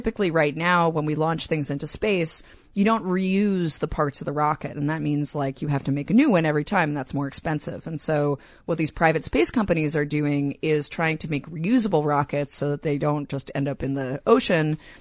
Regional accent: New York City, New York, United States; I grew up in New York City, and so my ability to know what everything is in the night sky was hindered for a long time.

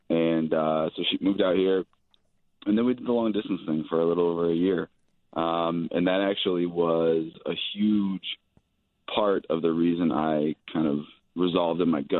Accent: Naperville, Illinois, United States; now in Cincinnati, United States; I grew up in Naperville, actually.

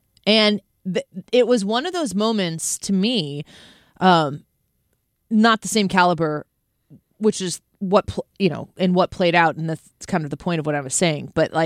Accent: United States; as an American, I just kind of feel like I want to walk a little taller.

